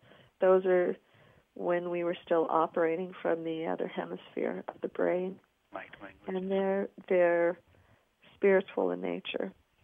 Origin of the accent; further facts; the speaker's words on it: Kiryat Tivon, Northern District, Israel; So imagine, you know, imagine being in a womb space, because there are buildings in my hometown of Kiryat Tivon.